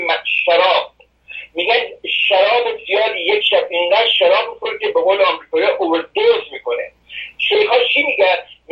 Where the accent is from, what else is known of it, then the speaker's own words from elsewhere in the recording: Mashhad, Razavi Khorasan, Iran; من تو مشهد بزرگ شدم